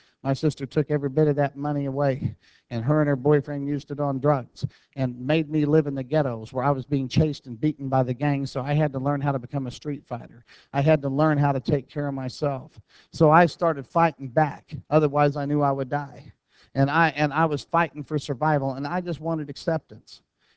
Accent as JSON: {"language": "English", "region": "Oklahoma", "country": "United States", "tie": "born or raised there", "said": "I grew up in Oklahoma, and in Oklahoma, there was, I grew up at a time where there was all kinds of racial turmoil."}